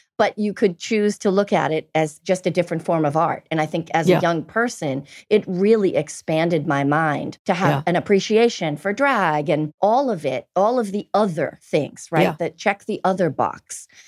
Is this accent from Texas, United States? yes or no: no; Boston, Massachusetts, United States; In Boston. I think we both grew up being raised Catholic.